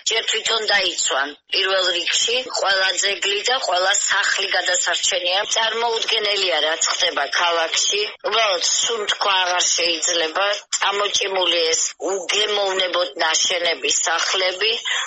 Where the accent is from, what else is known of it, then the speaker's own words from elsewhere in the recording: Adjara, Georgia; ძალიან მტკივა გული ადგილი, სადაც გავიზარდე და ბულვარი ჩვენთვის იყო ძალიან მნიშვნელოვანი ადგილი